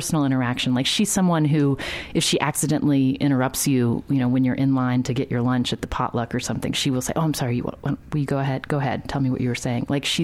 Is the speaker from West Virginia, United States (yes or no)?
yes; West Virginia, United States; I think about, like, Reading Working when I was, like, you know, growing up in West Virginia